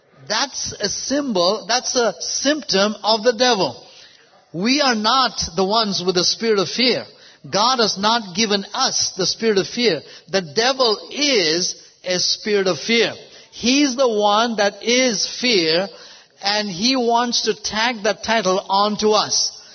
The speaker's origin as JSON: {"language": "English", "country": "India", "tie": "born or raised there", "said": "Now, growing up in India, of course, we saw, you know, a lot of cows grazing, you know, in fields and everything else."}